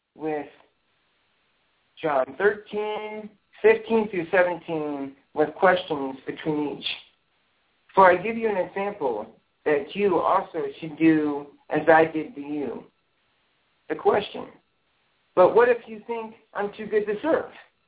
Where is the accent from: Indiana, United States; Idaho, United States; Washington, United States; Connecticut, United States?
Indiana, United States; I'm that Hoosiers type person. I'm from Indiana, you know.